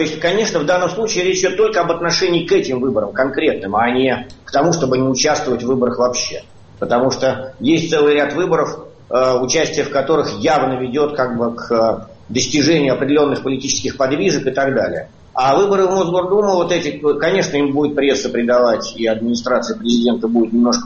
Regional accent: Moscow, Russia; я сам москвич

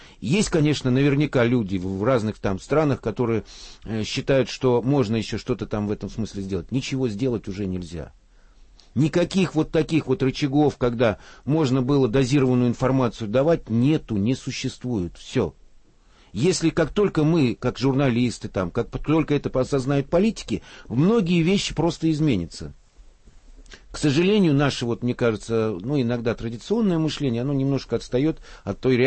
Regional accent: Russia; also born or lived in Odessa, Ukraine; я родился в Одессе давным-давно, всю жизнь прожил

